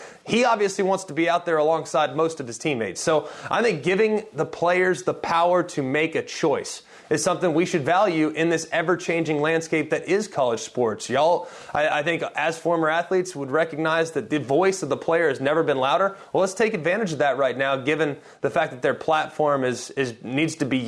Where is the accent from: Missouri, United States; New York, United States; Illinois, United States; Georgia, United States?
Georgia, United States; I'm from Georgia. I love college football